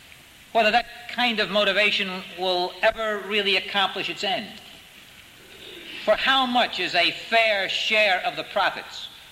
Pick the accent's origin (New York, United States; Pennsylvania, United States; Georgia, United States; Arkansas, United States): New York, United States; New York City; For when I was a boy growing up in New York City, sitting in the peanut gallery of the Yankee Stadium